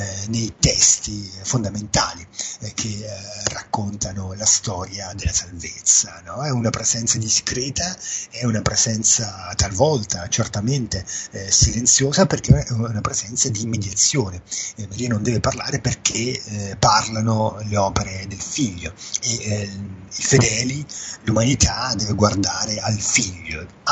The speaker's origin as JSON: {"language": "Italian", "country": "Poland", "tie": "born or raised there", "said": "quello della mia terra natale, Yashin Agora, cioè Częstochowa."}